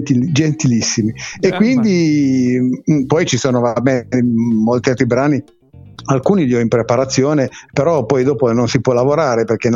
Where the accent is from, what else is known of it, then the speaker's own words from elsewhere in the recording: Piedmont, Italy; Io sono della provincia di Cuneo.